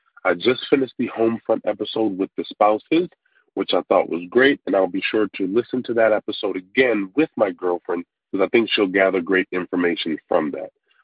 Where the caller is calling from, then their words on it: Buffalo, New York, United States; I'm calling you from Buffalo, New York.